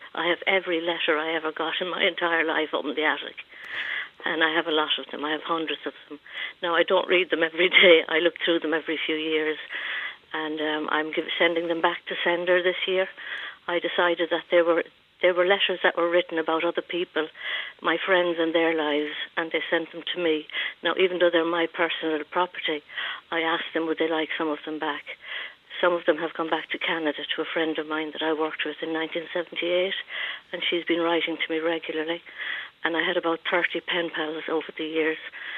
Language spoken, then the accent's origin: English; Youghal, County Cork, Ireland; I'm from Youghal in County Cork.